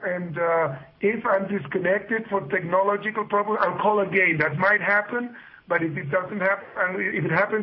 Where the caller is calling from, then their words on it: Bogota, Bogotá, Colombia; I'm calling right now from Bogota, Colombia, South America, Peter.